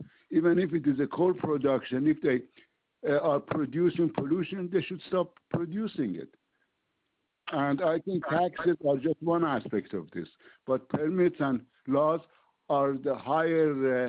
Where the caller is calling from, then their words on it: Orange County, California, United States; and I'm calling you from Orange County, California.